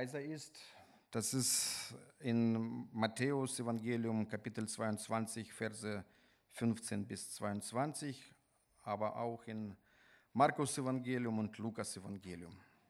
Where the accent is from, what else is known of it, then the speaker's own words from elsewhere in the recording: Ukraine; moved away as an adult; now in Germany; bin geboren und aufgewachsen in der Ukraine, habe in der Ukraine Medizin studiert, dann bin ich ausgewandert nach Deutschland und jetzt gehöre ich zu Messianische Gemeinde und Messianische Bewegung in Deutschland